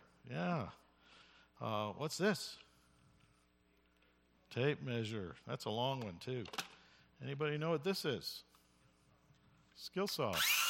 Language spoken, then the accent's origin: English; Canada; I'm a Canadian. I live in Canada.